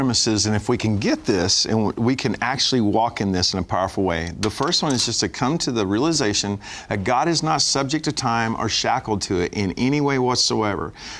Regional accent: Joshua, Texas, United States; I was seated in my pickup truck in my hometown of Joshua, Texas, watching this endless train go by.

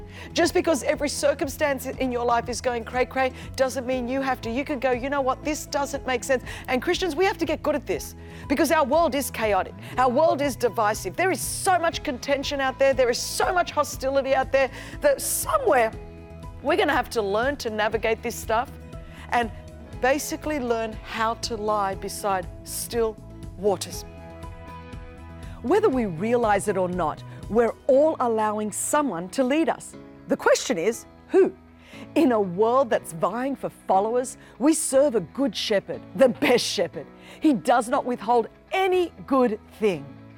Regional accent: Australia; accent: Australian; You all know that I'm from Australia, in case you wondered what this accent is, y'all.

